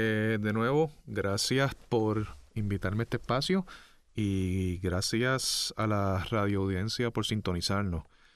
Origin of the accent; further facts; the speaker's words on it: Caguas, Puerto Rico; yo soy de Cagua